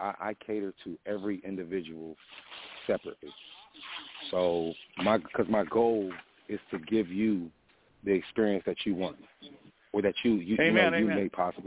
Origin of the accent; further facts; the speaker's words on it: Washington, District of Columbia, United States; now in Long Beach, United States; I'm from Washington, D.C. originally. I live in Long Beach.